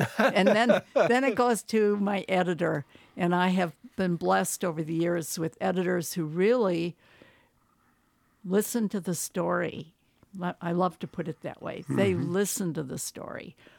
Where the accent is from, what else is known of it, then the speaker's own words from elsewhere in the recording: Rhinelander, Wisconsin, United States; those people are distilled from memories I have from growing up in Rhinelander.